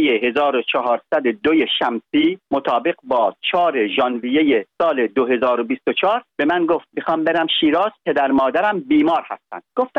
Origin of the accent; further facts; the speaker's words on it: United Arab Emirates; ما خانم 24 سال در امارات زندگی میکنیم، یعنی من که بچه اماراتم، پاسپورتم ایرانی نیست، ولی ما در سال 2000 میلادی ازدواج کردیم.